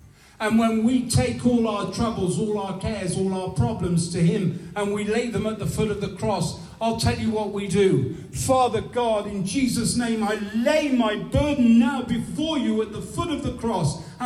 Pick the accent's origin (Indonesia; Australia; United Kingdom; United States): United Kingdom; England; But I'm English. And you've taken my language.